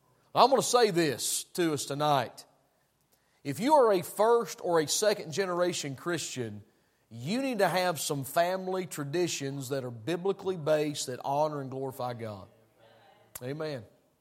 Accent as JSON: {"language": "English", "region": "Tennessee", "country": "United States", "said": "I mean, I'm from Tennessee. If we think down there, I know y'all think up here."}